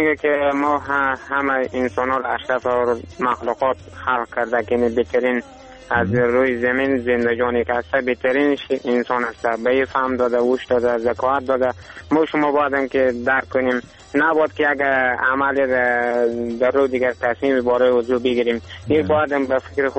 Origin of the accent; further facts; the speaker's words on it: Badghis, Afghanistan; یکی از زادگاه ما همی بادغیس هست دیگه، زیاد دیگه از بطه همه ما افغانستان بادم که دوست داریم. ما هم افغانیم